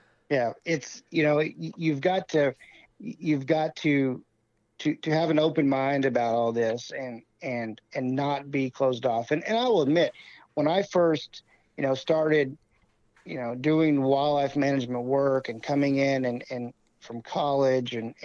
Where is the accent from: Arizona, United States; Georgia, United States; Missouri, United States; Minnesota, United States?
Missouri, United States; where I grew up hunting in Southwest Missouri